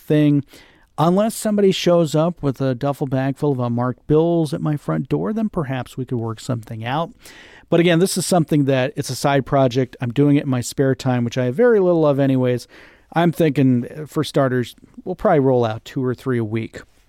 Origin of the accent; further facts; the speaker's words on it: Seffner, Florida, United States; I grew up in Sefner, Florida.